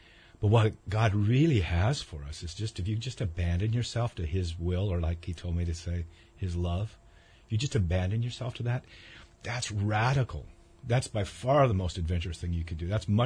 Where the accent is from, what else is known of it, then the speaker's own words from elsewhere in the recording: Santa Cruz, California, United States; I was raised in Santa Cruz, California. Cold water.